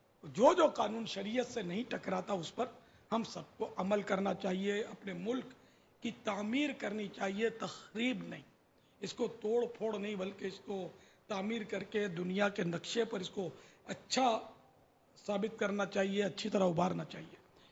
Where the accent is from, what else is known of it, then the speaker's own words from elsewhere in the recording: Karachi, Sindh, Pakistan; میں یعنی کہ اس ملک میں پیدا ہوا ہوں, باب المدینہ میرا مولد یعنی جائے پیدائش ہے, میں اصل باشندہ کراچی کا ہوں. اگرچہ میرے ماں باپ مہاجر ہیں, وہ ہند سے وہ ہجرت کر کے تشریف لائی ہیں